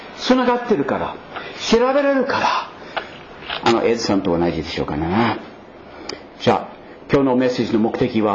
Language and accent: Japanese; Maine, United States; Japanese is a second language; 私のふるさとアメリカのメイン州などブルーベリーいっぱいできるところで